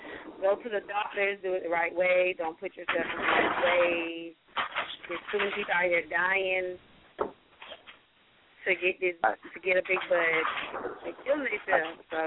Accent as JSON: {"language": "English", "region": "Georgia", "country": "United States", "said": "And I'm from Georgia, from the country."}